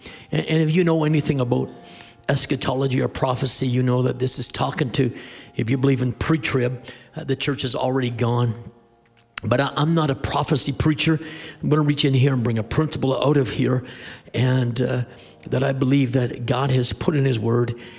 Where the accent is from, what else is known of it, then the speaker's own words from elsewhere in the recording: Canada; also born or lived in Maine, United States; I am a Canadian, man, I have lived in Maine, I've traveled around the world, and so my accent is terrible, okay?